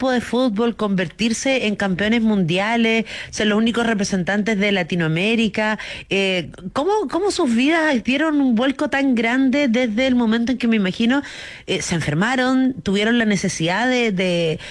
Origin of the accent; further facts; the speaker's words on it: Coquimbo, Chile; Es que yo también soy de la región de Coquimbo.